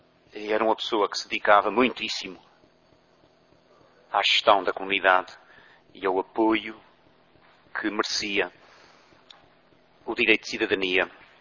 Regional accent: Ribeira das Tainhas, Azores, Portugal; born there; O lugar onde eu nasci chama-se Ribeira das Tainhas

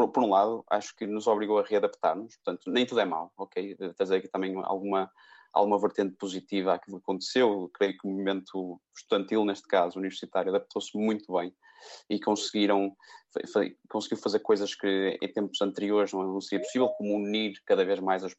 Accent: Porto, Portugal; eu sou do Porto, acabo por ser de uma zona francamente privilegiada do nosso país

